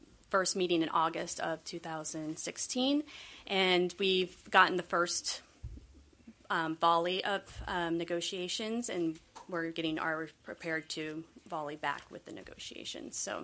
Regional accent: Monhegan Plantation, Maine, United States; from Monhegan Plantation, year-round resident, voter, registered voter

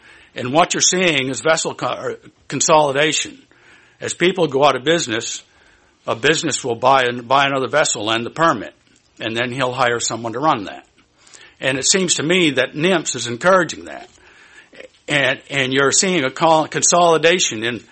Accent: Trescott, Maine, United States; I'm from Trescott, Maine.

